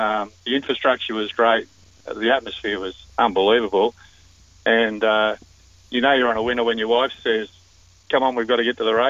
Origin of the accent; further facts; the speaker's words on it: Dubbo, New South Wales, Australia; I'm from Dubbo, actually.